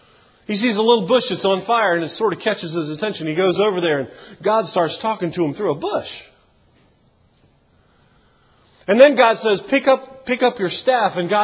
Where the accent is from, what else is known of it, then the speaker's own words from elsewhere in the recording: Baltimore, Maryland, United States; I grew up in Baltimore. There were like 3 million of us.